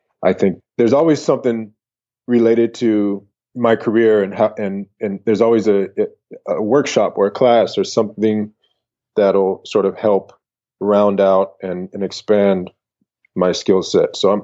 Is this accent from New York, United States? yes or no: no; San Francisco, California, United States; I came from San Francisco, and I've always been influenced by murals and graffiti.